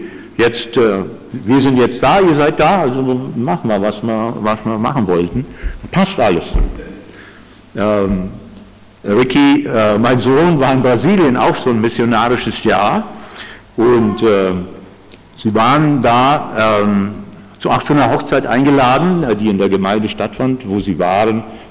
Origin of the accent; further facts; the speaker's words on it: Germany; Mentalität, Prägung, die wir haben als Deutsche sozusagen.